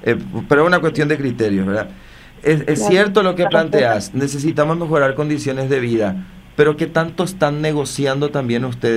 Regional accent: San Pedro de Ycuamandiyú, San Pedro, Paraguay; yo soy de San Pedro de Icuamandeyú, soy del departamento San Pedro, uno de los más pobres de este país

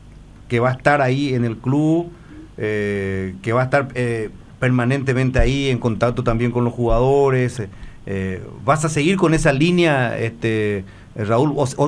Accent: Paraguay; Yo me siento orgulloso de la cancha de Cerro Porteño como paraguayo.

